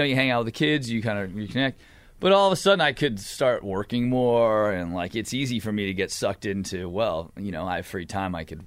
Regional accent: Puerto Rico; born there; I was born in Puerto Rico.

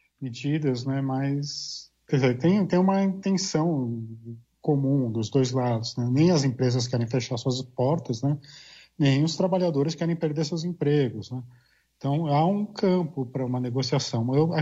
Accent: São Paulo, Brazil; São Paulo, né, de onde eu sou

